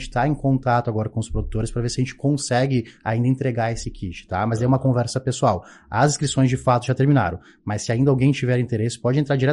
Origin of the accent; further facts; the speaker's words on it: Urussanga, Santa Catarina, Brazil; a gente mora aqui em Uruçanga, né? A gente é de Uruçanga.